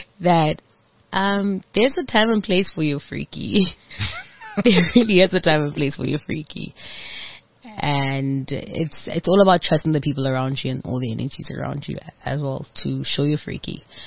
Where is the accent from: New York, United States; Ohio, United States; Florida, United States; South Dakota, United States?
Florida, United States; Orlando; obviously receiving love from home and where I grew up in Orlando